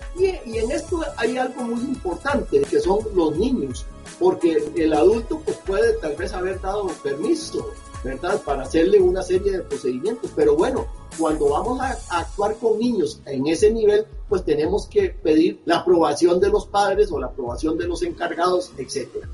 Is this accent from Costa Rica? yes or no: yes; Costa Rica; en mi país a mí me tocó la suerte de establecer el primer comité de bioética en el país. Y yéndome a la historia, a aquellos años, eso fue en el año 75. En el año 75, en Costa Rica